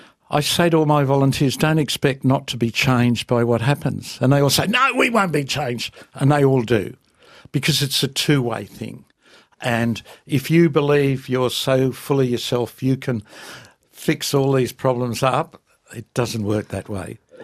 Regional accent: Australia; And I said, oh … from Australia, and I've had 2 stuffed marriages

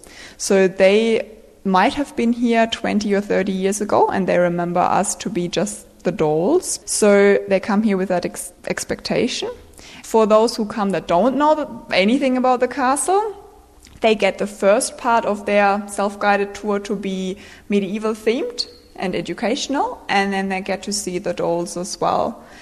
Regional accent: Northern Germany, Germany; I'm from Germany as well. These dolls here are dressed in the dirndl and in the lederhosen. Like, where I come from, we don't wear that. I'm from the northern part

